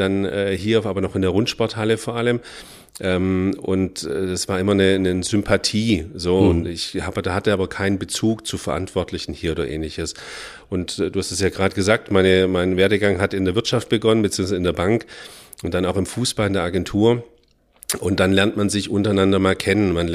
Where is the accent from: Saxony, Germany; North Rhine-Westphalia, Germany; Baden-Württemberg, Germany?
Baden-Württemberg, Germany; Stuttgart; ich bin ein Stuttgarter Junge, ich komme hier aus der Region